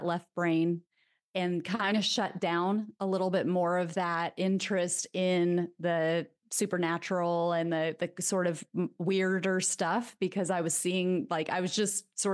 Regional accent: Midwest, United States; also born or lived in Europe; I grew up in the Midwest. I am again in the Midwest. Because I lived in Europe, I've lived in Europe a couple of times.

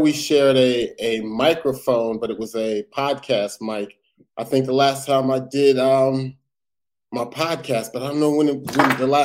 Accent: Perth Amboy, New Jersey, United States; the first time I ever touched the mic and told a joke was, in my hometown, Perth Amboy, New Jersey.

